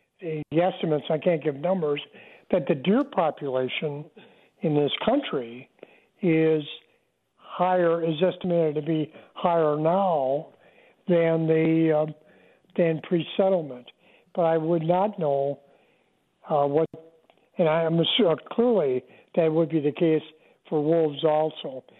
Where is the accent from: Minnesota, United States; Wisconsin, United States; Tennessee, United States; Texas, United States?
Wisconsin, United States; New Holstein; I think by the history of where I grew up in New Holstein and Kahneman County, when the settlers got there, there were wolves